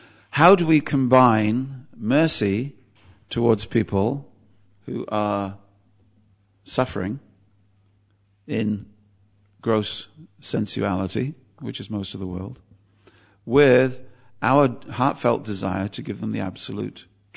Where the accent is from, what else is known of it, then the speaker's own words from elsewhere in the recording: South West England, United Kingdom; I'm from Cornwall, which is right, it's the Siberia of England, Maharaj. It's like so far away from civilization, you know.